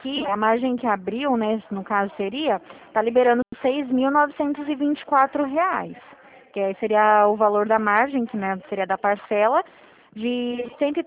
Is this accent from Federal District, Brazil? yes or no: no; Dracena, São Paulo, Brazil; eu sou aqui de Dracena, do interior do estado de São Paulo.